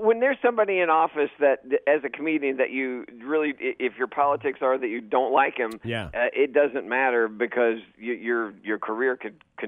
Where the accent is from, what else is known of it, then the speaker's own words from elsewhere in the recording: Dallas, Texas, United States; now in Los Angeles, United States; And, I live in Los Angeles, but I grew up in Dallas. And so that was a big change going from Texas to freaking, Los Angeles.